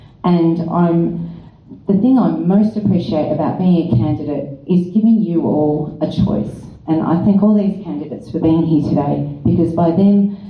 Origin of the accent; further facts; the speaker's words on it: Inverloch, Victoria, Australia; I am one of 10, and I grew up in Inverloch. So I grew up in regional Victoria. Like most people, I moved to the city for university.